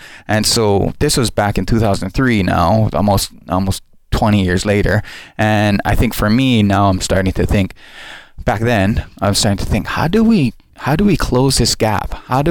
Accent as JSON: {"language": "English", "region": "Hawaii", "country": "United States", "said": "And so I said, Hawaii."}